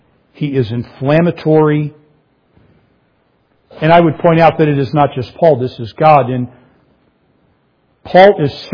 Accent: Michigan, United States; But I would also, still argue, having grown up in Michigan, that I was from the Midwest even then.

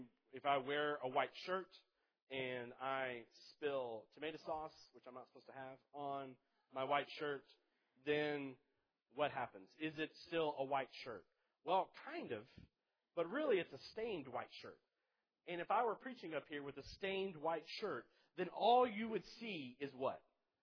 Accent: DeRidder, Louisiana, United States; Growing up in DeRidder, going to the Beauregard Parish Fair, it is a hoot and a half.

